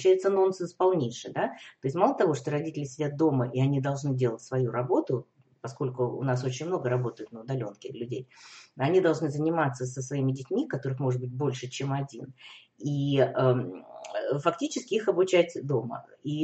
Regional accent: Russia; moved away; Да, то есть мы из России, но мы живем здесь.

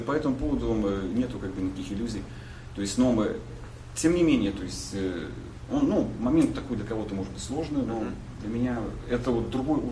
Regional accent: Belarus; вот это конкретно говорил, что я всем белорус.

